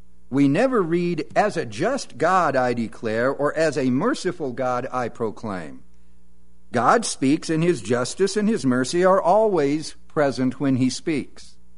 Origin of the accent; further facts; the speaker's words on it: California, United States; I grew up in the Mojave Desert, I know chollas very well.